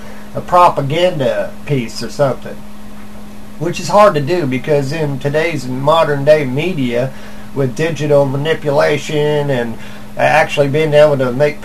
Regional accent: United States; You know, I'm from America, and I don't agree with certain things that are going on that the government has done in the past and in the present.

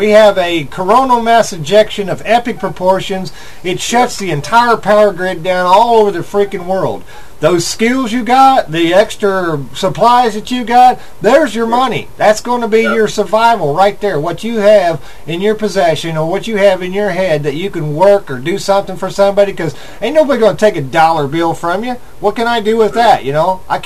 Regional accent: United States; I'm American, and I love America, and I'm going to keep on loving America. I'm an American patriot.

